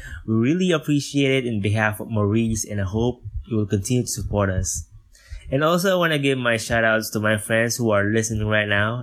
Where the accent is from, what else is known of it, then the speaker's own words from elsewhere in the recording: Philippines; from the Philippines, and I'm an online freelancer from Upwork.com.